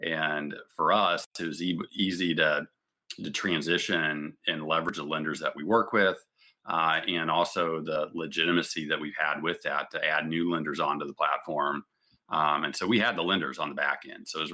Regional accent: Kansas City, United States; moved away as an adult; now in St. Louis, United States; I'm from Kansas City, and I ended up moving to St. Louis

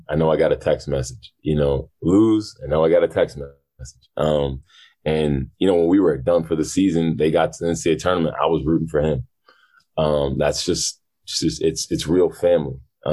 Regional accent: Amherst, Massachusetts, United States; Like, I grew up in Amherst, kind of time stopped in that town at the time.

